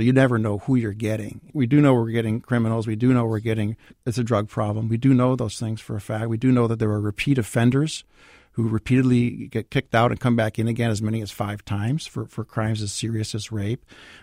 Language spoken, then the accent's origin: English; Detroit, Michigan, United States; I grew up in Detroit. I went to graduate school in Michigan